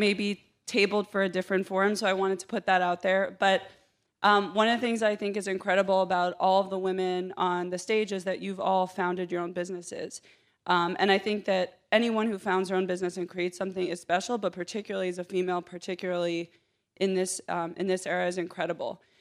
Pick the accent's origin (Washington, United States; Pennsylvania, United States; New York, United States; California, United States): New York, United States; New York City; I'm from New York City.